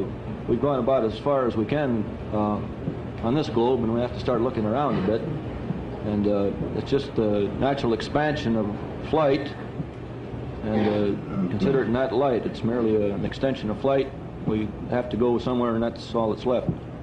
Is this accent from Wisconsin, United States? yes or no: yes; Sparta, Wisconsin, United States; my hometown is Sparta, Wisconsin. And my age is 35, and I'm in the Air Force.